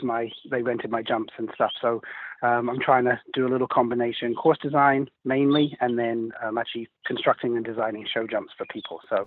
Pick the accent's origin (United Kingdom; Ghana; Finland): United Kingdom; England; now in United States; When I first came to the States, I'm obviously English.